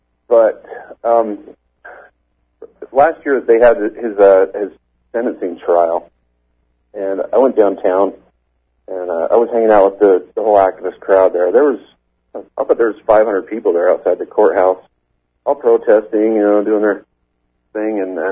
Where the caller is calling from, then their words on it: Salt Lake City, Utah, United States; Salt Lake.